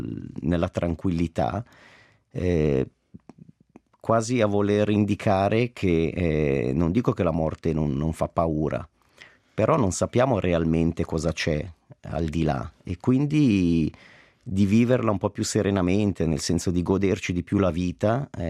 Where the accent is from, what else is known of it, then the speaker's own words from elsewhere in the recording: Locarno, Ticino, Switzerland; Io sono nato e cresciuto a Locarno, dove mi ricordo nel carnevale c'era il Palo della Cuccagna